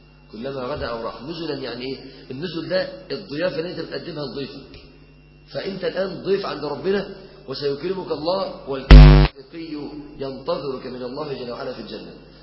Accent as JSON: {"language": "Arabic", "town": "Mansoura", "region": "Dakahlia", "country": "Egypt", "said": "أنا من المنصورة، أنا من الدقهلية، بس أنا بقول لكم أنا لفيت مصر زنجة زنجة."}